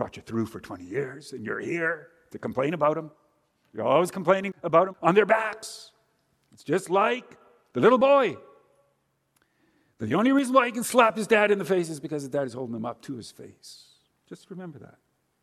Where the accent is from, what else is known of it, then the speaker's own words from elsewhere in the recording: Canada; also born or lived in Germany; I was born in Germany. And though I was very young when we emigrated to Canada